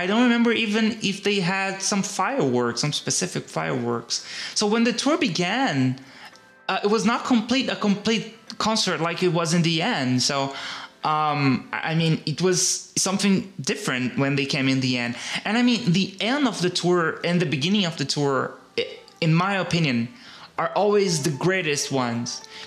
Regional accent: Brazil; English is a second language; I'm from Brazil, so Latin America

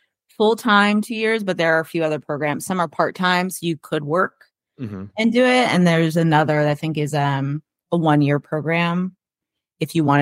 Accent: New Jersey, United States; because I am from New Jersey, that I mentioned, but my sister had lives in California.

